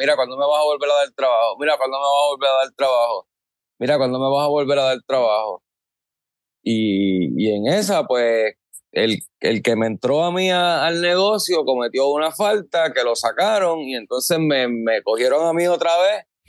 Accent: Bayamón, Puerto Rico; yo vengo de Bayamón. Yo tengo que resolverme. Yo vengo de Bayamón, pero de Banscoy.

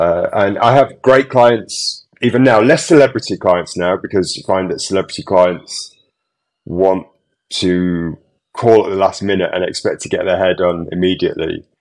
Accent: Yorkshire and the Humber, United Kingdom; moved away as an adult; now in London, United Kingdom; as you said. I'm originally from Yorkshire. I've been living in London now for 30 years. I'm getting really old. I'm like 51 now.

